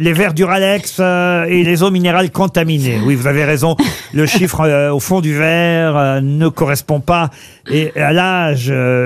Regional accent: France; c'est pas reconnu chez nous en France

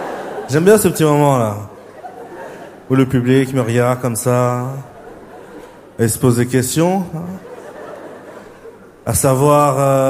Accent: Limoges, Nouvelle-Aquitaine, France; je viens de la province, en France, d'une toute petite ville, je viens de Limoges.

